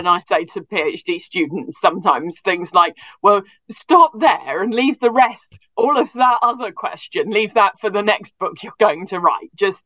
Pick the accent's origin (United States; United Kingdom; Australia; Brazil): United Kingdom; Watford, East of England; So I grew up in Watford, which is just north of London. One of the final stops on the Met Line